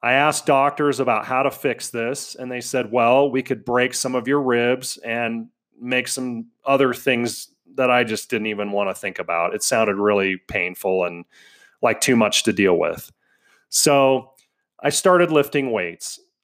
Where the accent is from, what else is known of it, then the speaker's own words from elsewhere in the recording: Denver, Colorado, United States; Now, I grew up in Denver, Colorado, so that was a big culture shock for me.